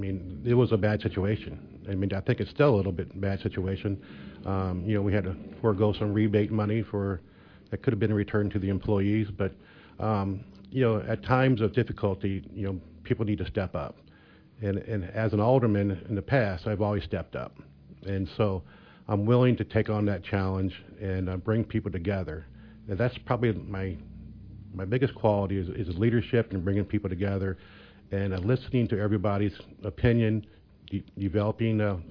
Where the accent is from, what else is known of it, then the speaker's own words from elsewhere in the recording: Quincy, Massachusetts, United States; I'm 62 years old, born and raised in Quincy. I'm the youngest of eight kids. Grew up in St. Francis. We moved to Blessed Sacrament Parish. I raised my family here in Quincy.